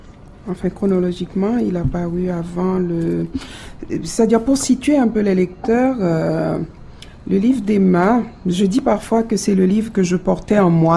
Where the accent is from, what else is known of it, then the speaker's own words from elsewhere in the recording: Haiti; moved away; j'ai quitté Haïti, je suis venue à l'école ici